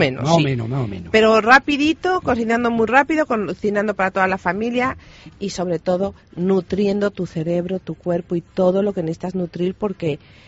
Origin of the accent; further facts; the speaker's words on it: Mexico; born there; also born or lived in United States / Europe; de ahí nacimos mi hermano y yo. Viví toda mi niñez y adolescencia pues entre México, Estados Unidos y Europa. Y ya de adulta pues estuve en México y ahora ya llevo 15 años en España.